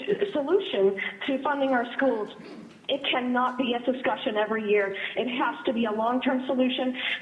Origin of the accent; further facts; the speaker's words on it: Soldotna, Alaska, United States; I'm from Soldotna, Alaska, and I'm calling on my home behalf and honestly on behalf of my children and the children of Alaska